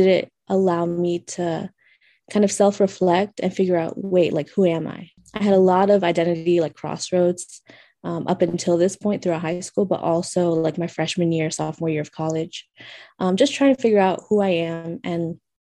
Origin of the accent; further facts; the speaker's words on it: Harrisonburg, Virginia, United States; I was born and raised in Harrisonburg, so I'm a townie.